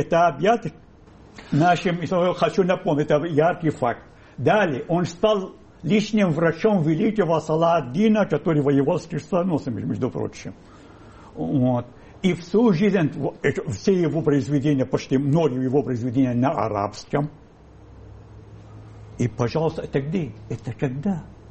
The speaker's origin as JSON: {"language": "Russian", "country": "Syria", "tie": "born or raised there", "said": "Я родом из Сирии."}